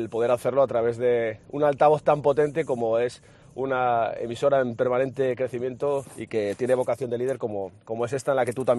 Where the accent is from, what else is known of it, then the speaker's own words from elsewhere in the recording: Asturias, Spain; somos los asturianos de la redacción